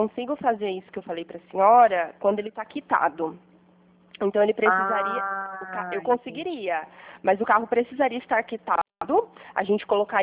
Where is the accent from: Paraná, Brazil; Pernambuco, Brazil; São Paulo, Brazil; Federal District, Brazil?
São Paulo, Brazil; Pirassununga; eu sou de Pirassununga também